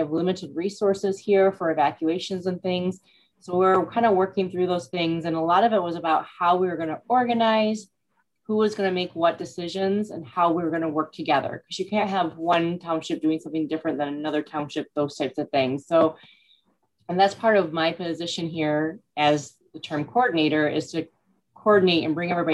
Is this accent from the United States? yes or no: yes; Flint, Michigan, United States; now in Midland, United States; I'm originally from the Oakland County area, Flint area, and then I moved up here to the Midland area and in spring of 2016 after accepting this role here in Midland.